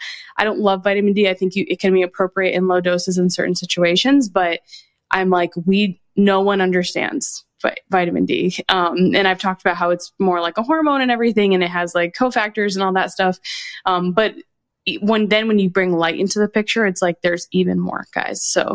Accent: Connecticut, United States; now in US South; I know I live in the South, guys. I know. But I'm from Connecticut. So I spent my whole life being very cold.

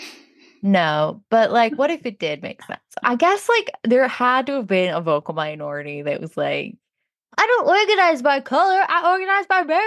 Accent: United States; Americans call it Encanto. Encanto! I'm American.

